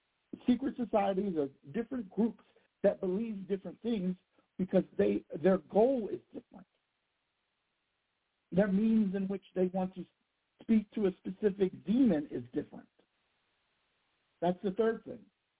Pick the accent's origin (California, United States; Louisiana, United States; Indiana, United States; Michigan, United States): Louisiana, United States; But I'm from Louisiana, so depending on what parish you're in, all makes a difference in the way that we perceive certain things.